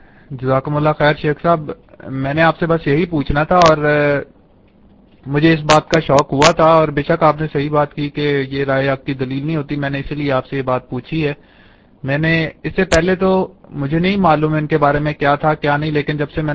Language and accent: Urdu; Lahore, Punjab, Pakistan; میں میرا تعلق لاہور سے ہے